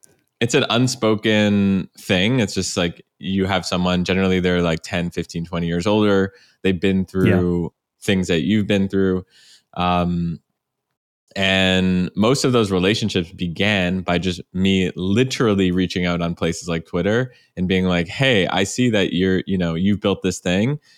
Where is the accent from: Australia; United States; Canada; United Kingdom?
Canada; You know that I'm Canadian.